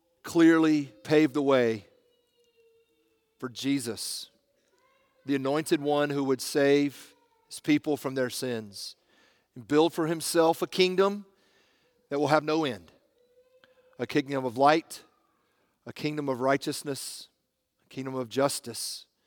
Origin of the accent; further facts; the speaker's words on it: Stone Mountain, Georgia, United States; And I grew up in Stone Mountain, Georgia.